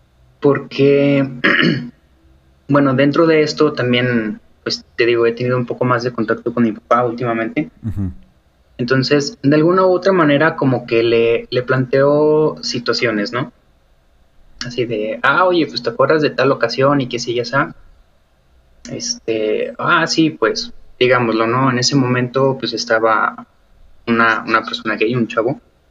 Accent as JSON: {"language": "Spanish", "region": "Jalisco", "country": "Mexico", "moved": "as an adult", "lives_now": "Aguascalientes, Mexico", "said": "yo soy originario de Jalisco. Uh-huh. Ahorita radico en Aguascalientes. Entonces, pues sí, desde los 18 estoy acá."}